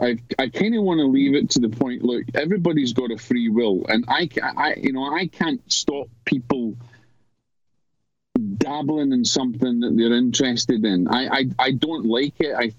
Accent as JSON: {"language": "English", "region": "Scotland", "country": "United Kingdom", "lives_now": "North Carolina, United States", "said": "I'm Scottish. We had four seasons. We had snow."}